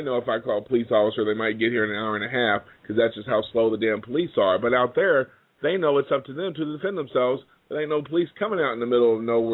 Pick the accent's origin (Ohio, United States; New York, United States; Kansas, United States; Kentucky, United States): Kentucky, United States; And I come from Kentucky.